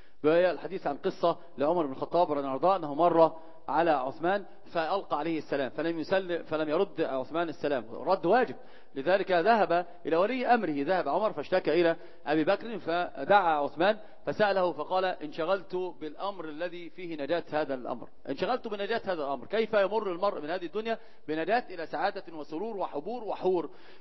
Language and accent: Arabic; Upper Egypt, Egypt; احنا عندنا في الصعيد كان بيحكوا لنا حكايات بيخوفونا عشان ما تطلعش بره بالليل